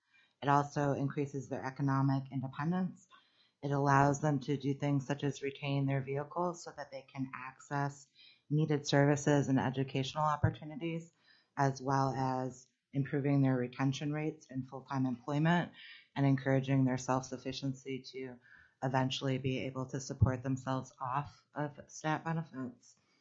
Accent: Anchorage, Alaska, United States; I'm from Anchorage.

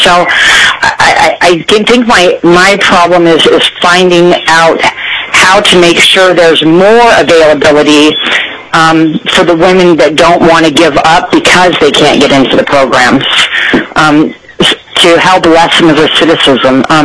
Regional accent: Anchorage, Alaska, United States; I'm from Anchorage, Alaska.

